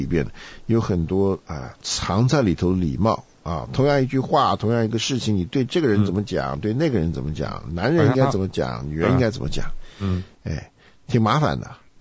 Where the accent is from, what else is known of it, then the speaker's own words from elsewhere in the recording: China; 我们中国人